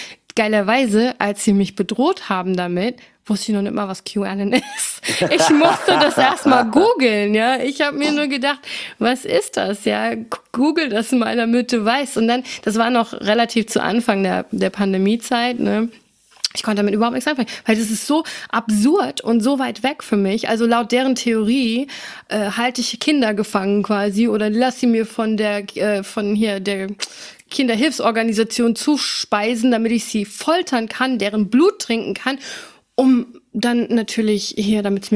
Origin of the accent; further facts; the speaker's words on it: United States; ich bin ja Amerikanerin, ich bin Deutsch-Amerikanerin, ich lebe halb-halb. Momentan bin ich mehr in Deutschland, halt wegen der Pandemie.